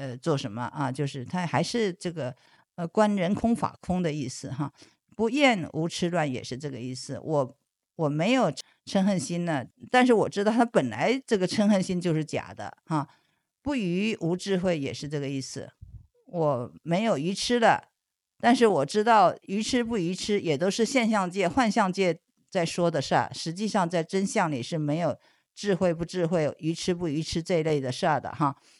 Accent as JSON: {"language": "Chinese", "country": "China", "said": "所谓我们中国人说的中庸之道"}